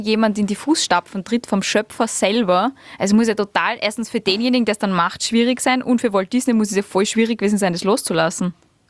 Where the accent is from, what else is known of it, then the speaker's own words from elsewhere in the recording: Cologne, North Rhine-Westphalia, Germany; als Kölnerin